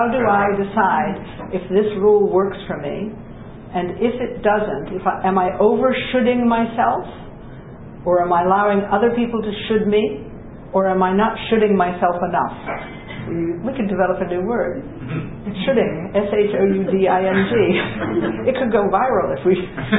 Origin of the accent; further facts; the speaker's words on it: United States; also born or lived in South Africa; I was fascinated growing up in America.